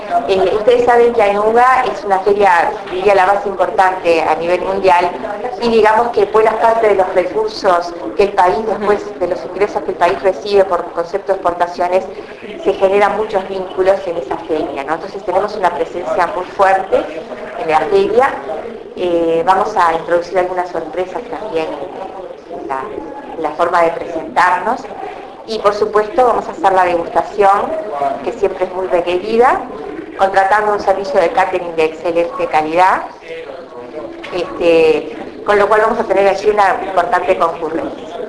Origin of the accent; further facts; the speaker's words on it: Uruguay; Hoy seguimos luchando con eso de Uruguay, somos 3 millones de habitantes, imagínense, somos un barrio de San Pablo